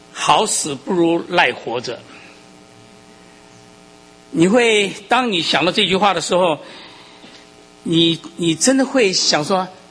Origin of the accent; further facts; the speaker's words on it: Taiwan; 我从台湾来的，我不知道做过两三次了，至少从小学到初中啊